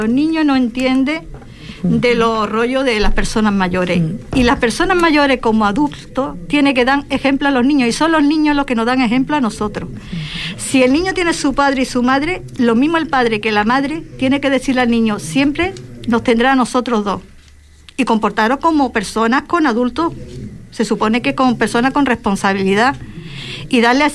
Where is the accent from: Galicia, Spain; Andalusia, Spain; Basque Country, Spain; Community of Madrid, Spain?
Andalusia, Spain; perdóname la forma de expresarme porque yo soy andaluza.